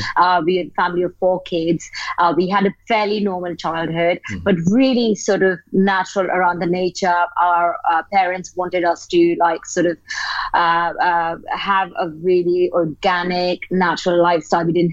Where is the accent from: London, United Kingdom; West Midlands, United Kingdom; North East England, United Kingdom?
London, United Kingdom; I grew up in London